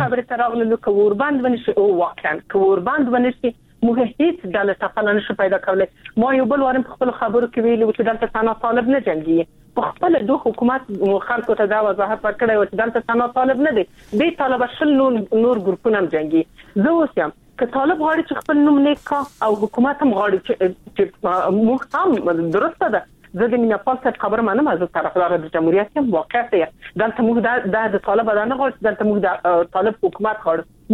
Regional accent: Afghanistan; ته مسلمان یې موږ مسلمان یو ته افغان یې زه افغان یم

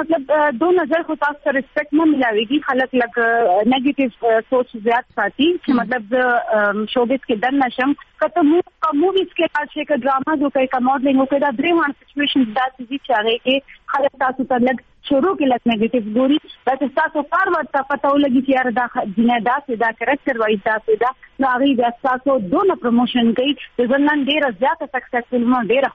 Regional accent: Khyber Pakhtunkhwa, Pakistan; now in Peshawar, Pakistan; زه پیښور کې پاتې کیږم خو موږ پښتانه یو زه اکچولی ام مومند ایجنسی نه

